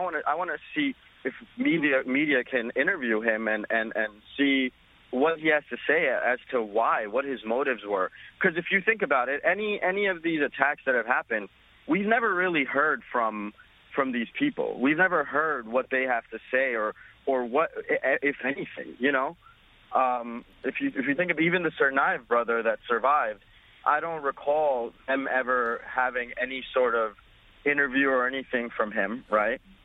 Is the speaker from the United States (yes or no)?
yes; New Jersey, United States; I grew up in New Jersey. I'm Muslim, and, you know, I've been here pretty much all my life.